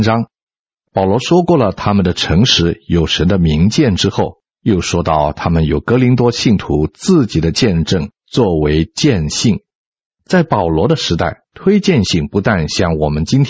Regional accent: China; 我们中国人认为心就是一个人心智的中心

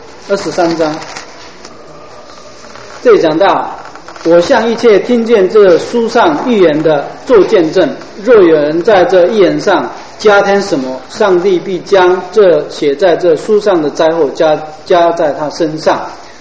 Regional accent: China; 外国人翻中文，好像我们中国人讲英文一样，常常不容易很通顺，对不对？

